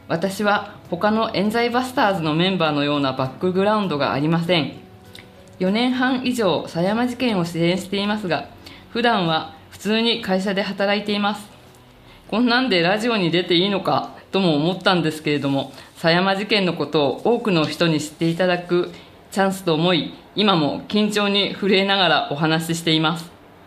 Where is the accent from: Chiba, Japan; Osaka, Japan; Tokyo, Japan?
Tokyo, Japan; also born or lived in Yokohama; 私は横浜生まれの東京育ちなので知りませんでした。